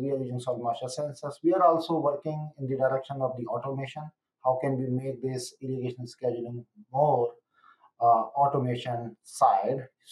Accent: Uttar Pradesh, India; I born and brought up in India, in a farming community. My family, my father is a teacher and a farmer.

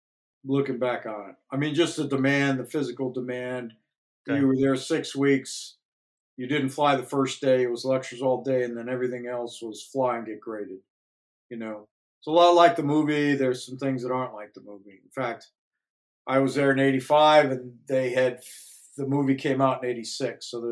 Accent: Ohio, United States; and we grew up in Northeast Ohio, and Mike ended up being an astronaut.

